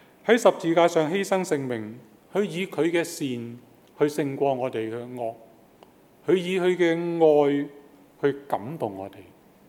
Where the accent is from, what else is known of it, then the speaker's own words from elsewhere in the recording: China; 或者我們中國人講就是以德報怨